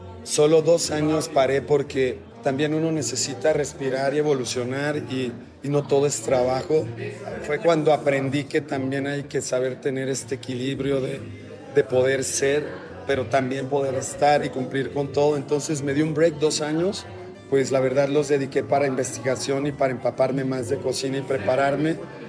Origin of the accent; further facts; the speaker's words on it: Xalapa, Veracruz, Mexico; Soy cocinero veracruzano, soy de Jalapa, Veracruz, de la capital.